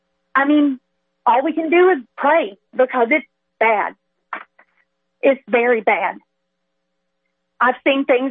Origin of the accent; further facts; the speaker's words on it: North Carolina, United States; I know Asheville's devastated. I hate it. I'm from Buncombe County.